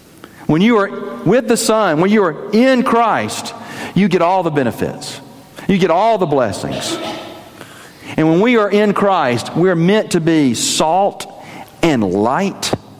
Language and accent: English; Birmingham, Alabama, United States; Mark and I were like brothers growing up in Birmingham, we began to reflect on some friends we had in the church we both grew up in.